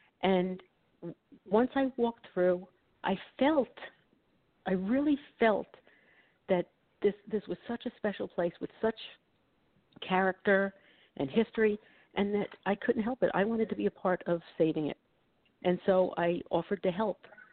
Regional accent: Brooklyn, New York, United States; Yeah, it was very different from where I grew up in Brooklyn, New York, where the houses were all attached

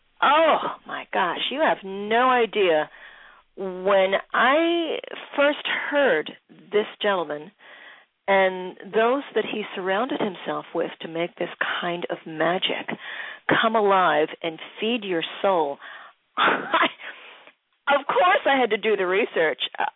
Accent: Philadelphia, Pennsylvania, United States; I'm in communication with DL Media in Bella Cynwyd, PA, which is near my hometown, Philly

